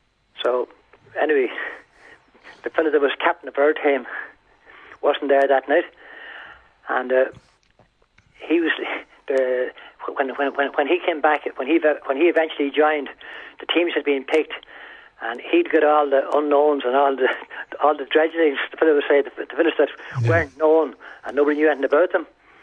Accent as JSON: {"language": "English", "town": "Ranafast", "region": "County Donegal", "country": "Ireland", "tie": "born or raised there", "said": "I was born in Rathmullen, yeah. And I was reared actually down by my grandmother down in Ranafast."}